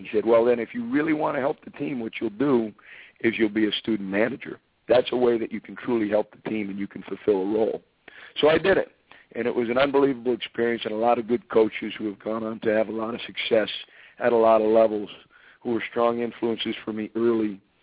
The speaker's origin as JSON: {"language": "English", "region": "Massachusetts", "country": "United States", "tie": "born or raised there", "said": "I grew up in Massachusetts in the Northeast in a suburb of Boston, about 25 miles west of Boston, little town."}